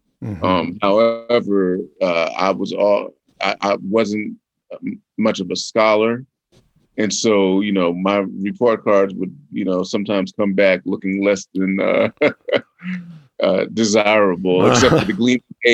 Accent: Los Angeles, California, United States; also born or lived in Newport Beach; Well, I was born in Newport Beach, and you know, I spent earlier years a bit in Malibu, and then moved to Beverly Hills, and then after Beverly Hills in the mid Wilshire area, and then in the Santa Monica area, so West Los Angeles.

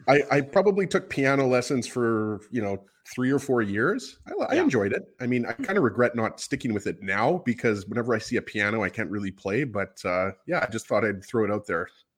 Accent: Winnipeg, Manitoba, Canada; I grew up on Waverly Street here in River Heights, and I used to take piano lessons.

